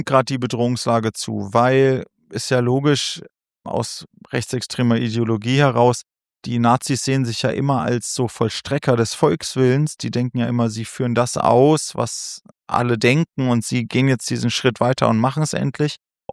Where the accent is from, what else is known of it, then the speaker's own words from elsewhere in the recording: Göttingen, Lower Saxony, Germany; Wir kommen ja eigentlich aus Göttingen, gab es und gibt es eine große linke Szene. Da muss man sagen, wir sind da im Grunde sehr behütet aufgewachsen.